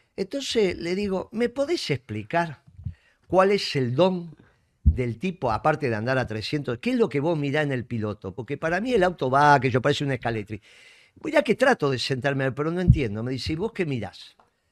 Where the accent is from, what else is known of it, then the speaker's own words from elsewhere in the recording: Argentina; nosotros, vos y yo, somos argentinos y bien nacionalistas